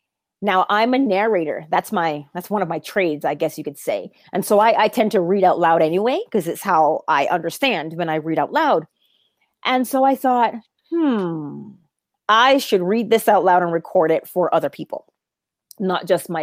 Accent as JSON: {"language": "English", "country": "Barbados", "said": "I'm also from Barbados, the same tiny island that Neville Goddard was from."}